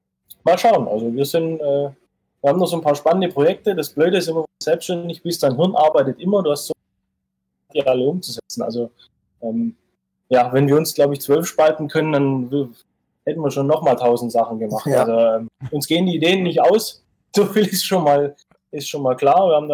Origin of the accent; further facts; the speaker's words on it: Baden-Württemberg, Germany; Aber als Schwabe ist man immer bescheiden.